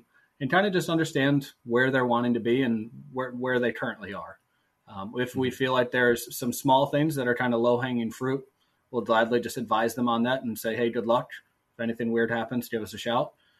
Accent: Michigan, United States; I'm from Michigan originally, Adam, so we'd always go up near Traverse City for 4th of July weekend and play some golf while we were up there.

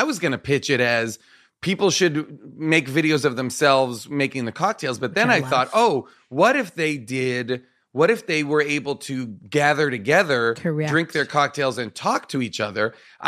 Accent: Nahant, Massachusetts, United States; Are you aware of the controversy that is going on in my hometown of Nahant

